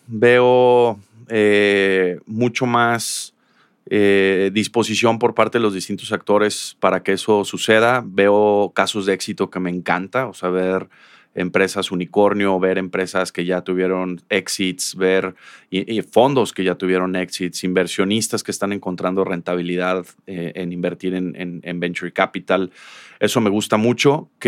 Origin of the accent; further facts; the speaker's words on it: Guadalajara, Jalisco, Mexico; Uno, por regresar a mi ciudad, a mi entorno. Yo soy originalmente de Guadalajara, mi esposa también.